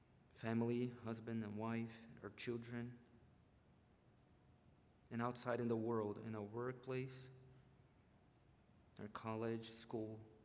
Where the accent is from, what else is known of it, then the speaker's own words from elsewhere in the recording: Brazil; English is a second language; As I already told you, I was born and raised in Brazil, a country in South America.